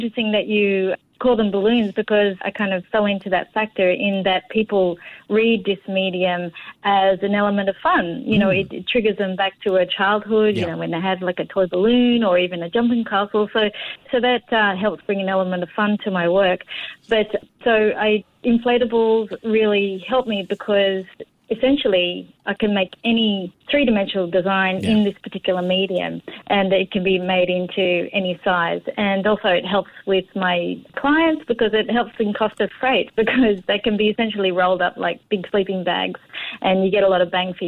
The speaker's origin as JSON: {"language": "English", "country": "Australia", "said": "And a rabbit relates to my home country in that it was introduced with white settlers over 200 years ago, and it's gone feral across Australia."}